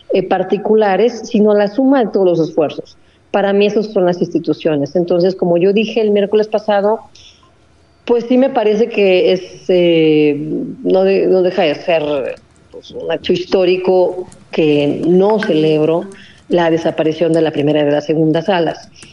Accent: Mexico; porque pues como mexicana y más que nada como una persona que siempre se ha dedicado al análisis institucional

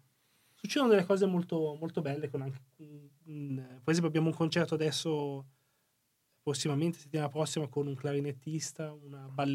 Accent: Milan, Lombardy, Italy; magari io vengo da Milano in cui la musica tradizionale almeno non l'ho vissuta

